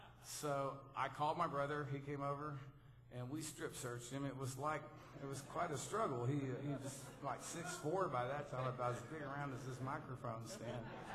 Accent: Texas, United States; And you know, I grew up in Texas hunting and fishing

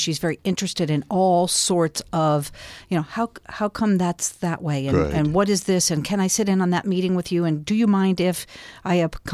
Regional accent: Albuquerque, New Mexico, United States; I grew up in Albuquerque, New Mexico

